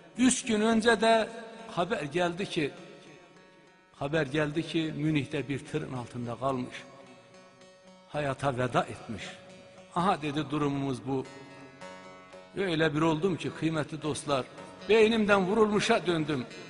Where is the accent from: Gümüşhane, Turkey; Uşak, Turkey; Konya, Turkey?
Gümüşhane, Turkey; Kelkit; Günlerden bir gün memleketim Gümüşhane'nin Kelkit'te şöyle caddede gidiyordum.